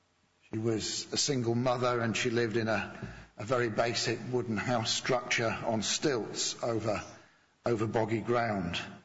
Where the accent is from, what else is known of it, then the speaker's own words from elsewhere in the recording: Yorkshire and the Humber, United Kingdom; also born or lived in Luton; which always pleases me as a Yorkshireman.